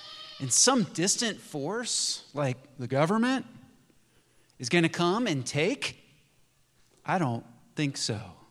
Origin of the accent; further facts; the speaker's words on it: Appalachia, United States; I suspect that we as Appalachian people like the word trespass.